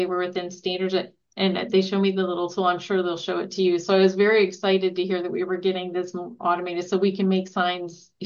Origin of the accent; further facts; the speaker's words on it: Bethesda, Maryland, United States; I'm a Maryland girl. I was born in Bethesda, grew up. I'm a Washingtonian, also diverse.